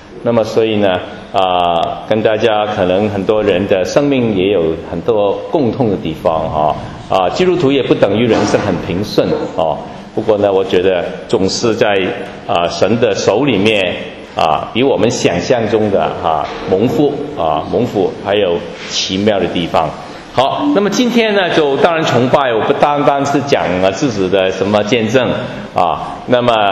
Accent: Hong Kong; also born or lived in United Kingdom; now in Toronto, Canada; 我是从香港出生啊，香港长大，那么后来就去了英国念书啊，然后呢就21年前。就去到加拿大的多伦多啊，在那边啊教学，有我的家庭就在那边啊。

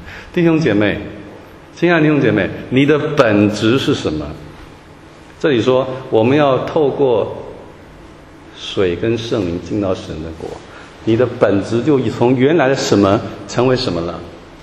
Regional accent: Taiwan; accent: Taiwanese Mandarin; 可能因为我从台湾来啊，可能他也因为不太会讲普通话啊，所以我就用我的台湾国语跟他不太好的这个带着腔调的福州话

